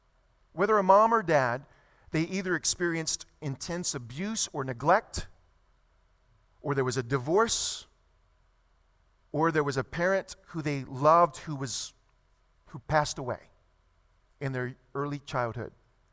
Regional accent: Louisiana, United States; moved away as an adult; Most of you know I came from Louisiana before I moved out here.

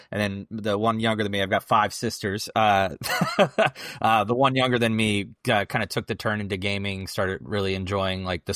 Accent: Maryland, United States; I grew up in Maryland. I've been here since I was about 6 years old. Parents were in the Air Force, so I moved around as a kid. But we started our journey at second grade, about 2001, in Maryland.

